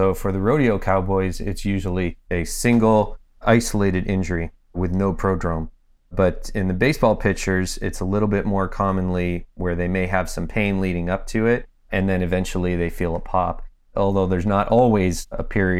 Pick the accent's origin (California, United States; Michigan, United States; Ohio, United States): Ohio, United States; Cleveland; I'm originally from Cleveland, Ohio.